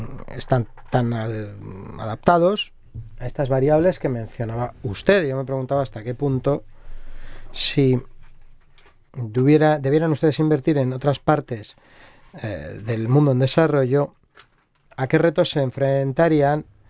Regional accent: Nigeria; Spanish is a second language; obviamente en Nigeria construimos buenas casas y edificios, en mi país, en Nigeria

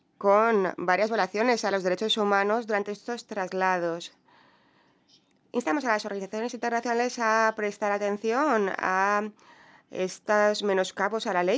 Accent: Ukraine; soy de Ucrania.

